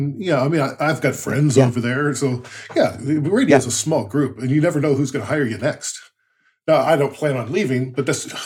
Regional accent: United States; it's I'm from the States originally

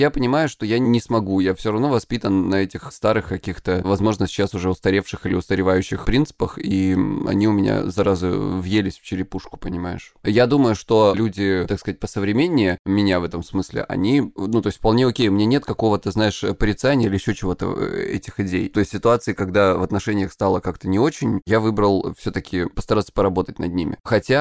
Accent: Krasnodar Krai, Russia; мне 37 лет, я психолог, я мужик, я лысый, и я с Кубани, не путать с губами.

